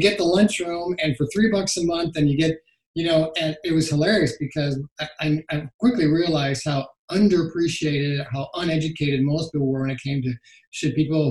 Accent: Rochester, Minnesota, United States; I was born and raised in Rochester, Minnesota.

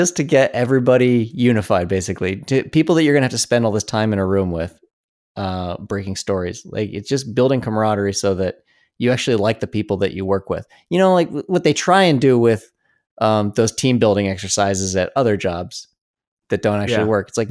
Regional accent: Colorado, United States; okay, I'm from Colorado. I grew up skiing and snowboarding.

